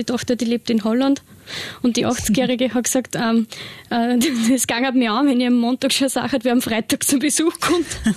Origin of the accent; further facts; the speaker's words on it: Lower Austria, Austria; Also man kann gerade im Ibstal, wo ich her bin, super entscheiden, ob ich jetzt das Tal oder den Berg daneben bevorzuge.